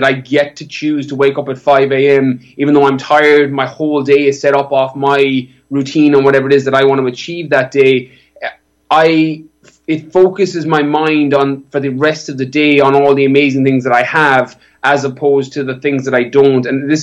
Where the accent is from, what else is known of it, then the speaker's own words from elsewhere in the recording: Ireland; also born or lived in California; I'm from Ireland, born and bred, apart from my time away. And again, California helped me so much on this, because I grew up, as I said, in a small little village. There's only 200 people in my village.